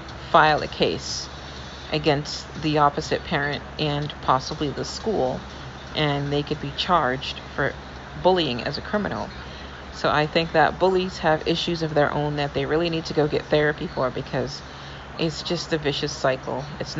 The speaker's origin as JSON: {"language": "English", "town": "Boston", "region": "Massachusetts", "country": "United States", "tie": "born or raised there", "said": "Growing up in Boston, you either gave your bully a black eye or you just accepted being bullied."}